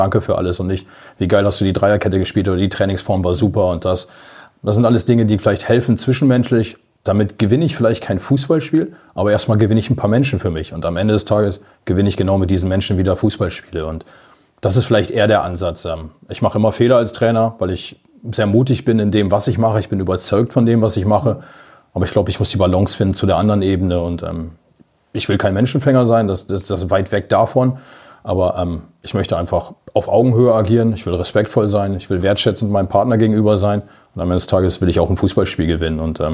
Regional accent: Osnabrück, Lower Saxony, Germany; moved away; Es ist meine Heimat. Ich bin dort geboren, ich bin dort aufgewachsen.

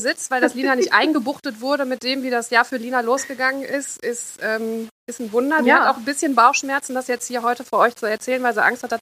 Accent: Voerde, North Rhine-Westphalia, Germany; ich bin ja auf dem Land groß geworden, in Förde am Niederrhein

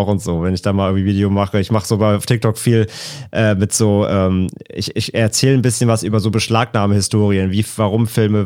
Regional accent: North Rhine-Westphalia, Germany; in meiner Heimat ist näher Köln

